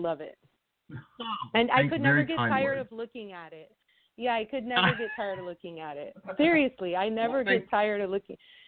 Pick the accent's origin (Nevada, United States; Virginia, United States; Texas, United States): Texas, United States; Houston; Like, where are you from? And I'm like, Houston.